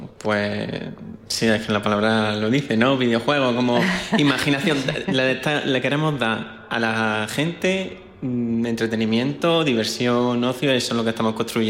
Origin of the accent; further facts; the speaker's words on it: Andújar, Andalusia, Spain; yo soy de Andújar